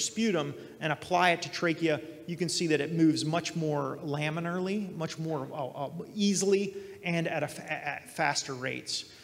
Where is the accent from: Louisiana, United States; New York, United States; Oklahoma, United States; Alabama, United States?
Alabama, United States; And as you know, I hail from Alabama, and we certainly know how to smoke a pig in Alabama.